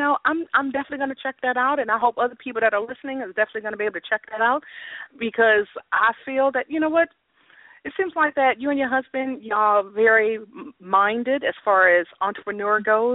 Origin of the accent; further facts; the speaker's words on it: Frederick, Maryland, United States; I grew up in Frederick, Maryland.